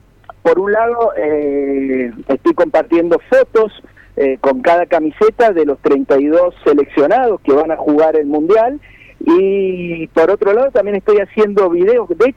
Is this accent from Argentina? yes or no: yes; Mendoza, Argentina; now in Córdoba, Argentina; vos sabés que yo vivo en Córdoba, pero soy mendocino